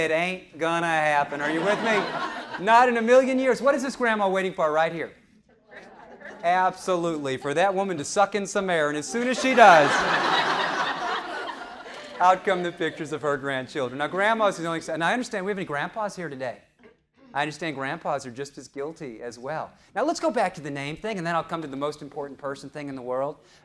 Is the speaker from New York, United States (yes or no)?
no; St. Louis, Missouri, United States; now in Atlanta, United States; You know, I've lived in Atlanta about the last 6 or 7 years, but when I was little, I grew up in St. Louis.